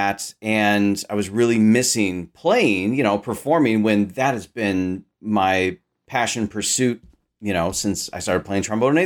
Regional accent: Sacramento, California, United States; So I grew up in Sacramento, California.

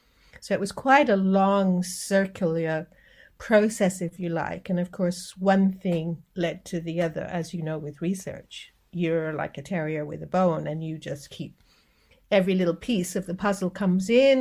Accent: Jamaica; because I am Jamaican

